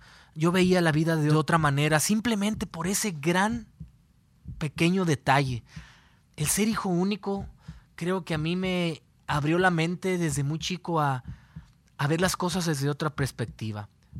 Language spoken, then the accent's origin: Spanish; Mexico; Para incluso que alguien dijera en México, en mi país, que eres hijo único, es algo raro, porque somos de familias grandes, somos de familias numerosas.